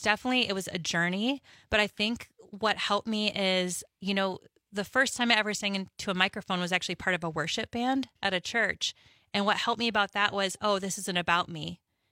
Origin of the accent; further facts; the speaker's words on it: Baltimore, Maryland, United States; born there; also born or lived in Calgary, Canada / Boulder / San Francisco / Houston; now in Madison, United States; I was born in Baltimore, Maryland, lived in Calgary, Canada, Boulder, Colorado, San Francisco, California, Houston, Texas, and then we moved to the Madison area